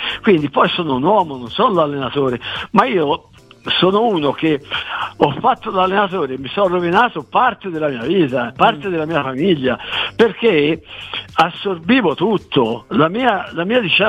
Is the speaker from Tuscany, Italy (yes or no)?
yes; Tuscany, Italy; io sono toscano di scoglio